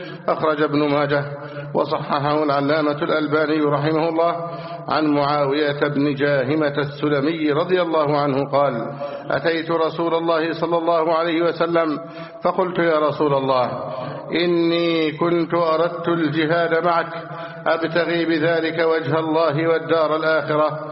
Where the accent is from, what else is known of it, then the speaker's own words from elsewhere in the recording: Egypt; اللهم احفظ بلدنا مصر امنا امانا سخاء رخاء وسائر بلاد المسلمين.